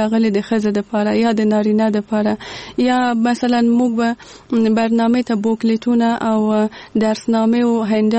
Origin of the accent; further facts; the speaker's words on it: Kabul, Afghanistan; زه په کابل کې زیږېدلې یم او دلته مې ژوند کړی.